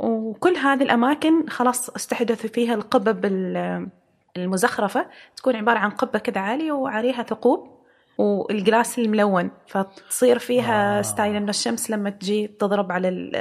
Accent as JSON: {"language": "Arabic", "country": "Oman", "said": "يعني إحنا عندنا في عمان قلاع وحصون وغيرها"}